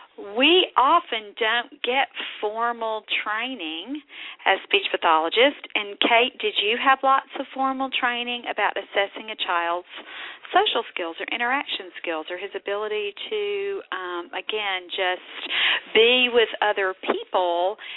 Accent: the South, United States; accent: Southern; And I saw a friend of mine from college last night, and they say that I don't sound Southern at all anymore.

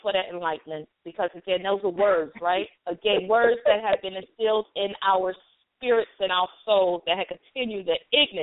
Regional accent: Bronx, New York, United States; also born or lived in Charleston; I'm born and raised in the Bronx, New York. My mother's from Tuskegee, Alabama, father from Charleston, South Carolina. Since I have relocated due to circumstances to the South

